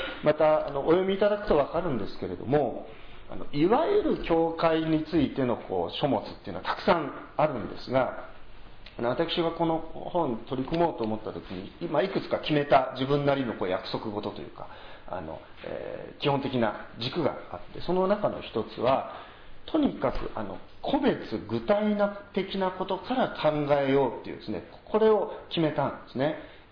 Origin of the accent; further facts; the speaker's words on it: Tsuchiura, Ibaraki, Japan; 私は出身が茨城県の土浦という町なんですけれども、そこに私どもの教団の土浦恵み教会という教会がありまして、両親はそこで牧師をしておりました。で、私は4人兄弟の3番目で生まれ育ったんですけれども